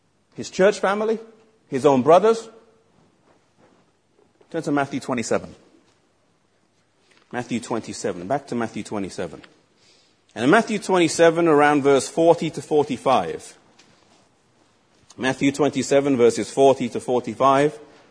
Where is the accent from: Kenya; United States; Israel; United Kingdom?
United Kingdom; England; Well, I'm English, because I'm from England, have a passport. But my mother's from Iceland. My dad's from Mauritius, but he's an Indian Mauritian.